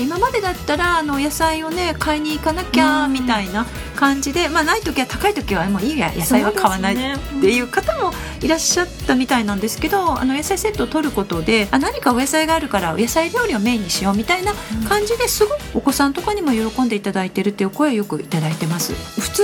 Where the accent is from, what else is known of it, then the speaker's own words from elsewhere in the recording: Hatsukaichi, Hiroshima, Japan; そういった食品を生まれ育った広島廿日市で広げていく活動したいっていう思いで立ち上げたっていうのがもう大元のところですね。